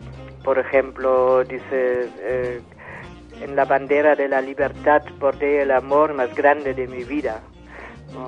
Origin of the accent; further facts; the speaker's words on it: Hamburg, Germany; Spanish is a second language; now in Barcelona, Spain; como yo soy alemana, y he vivido en mi vida solo en Hamburgo y en Barcelona